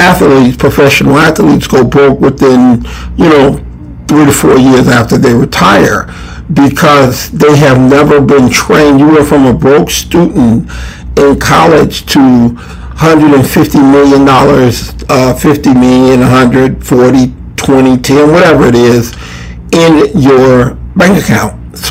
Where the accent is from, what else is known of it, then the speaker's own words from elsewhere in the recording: Chicago, Illinois, United States; So, my Bears, I'm from Chicago, so the Bears is 3-1.